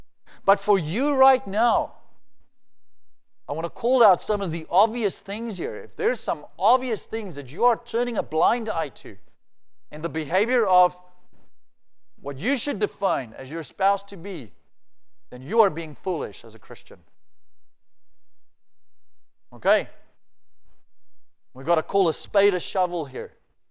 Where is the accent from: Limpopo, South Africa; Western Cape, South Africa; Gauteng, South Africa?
Gauteng, South Africa; Alberton; the pastor under whose ministry I got saved in Alberton, where I grew up on the East Rand, where people have big exhausts on their cars and they dropped the suspension and everything.